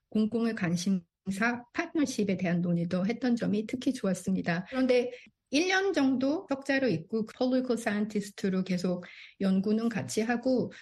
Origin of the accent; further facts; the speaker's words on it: South Korea; 제가 한국에서 태어나고 자랐기 때문에